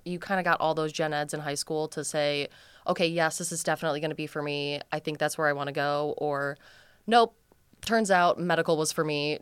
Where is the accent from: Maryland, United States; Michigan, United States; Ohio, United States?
Ohio, United States; Toledo; Never wanted to leave Toledo. And I was kind of lucky. Like, I grew up in Point Place when I was really little, moved to Sylvania.